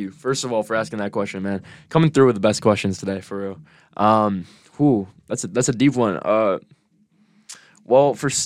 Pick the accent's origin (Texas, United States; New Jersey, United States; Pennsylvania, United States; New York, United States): New York, United States; Cortland; I'm from Cortland. So if anybody knows Cortland, you all know a lot about that, I'm sure.